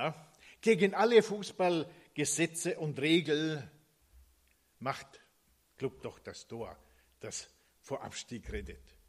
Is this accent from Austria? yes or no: no; Finland; now in Germany; meinem Gymnasium in meinem Heimatdorf in Finnland.